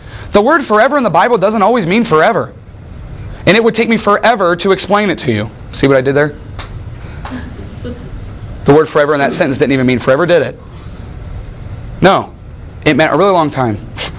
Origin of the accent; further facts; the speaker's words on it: Wentzville, Missouri, United States; I grew up in Wentzville, St. Louis area.